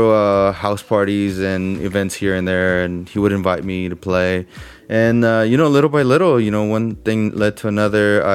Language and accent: English; El Paso, Texas, United States; also born or lived in Mexico City, Mexico; I was born in Mexico City, moved to El Paso, Texas when I was about 12 years old.